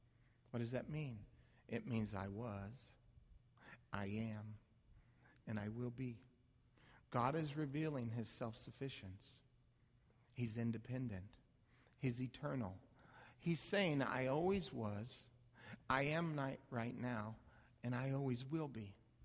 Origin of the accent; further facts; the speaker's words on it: Phoenix, Arizona, United States; growing up in Phoenix, Arizona, I've lit many of fires in the desert.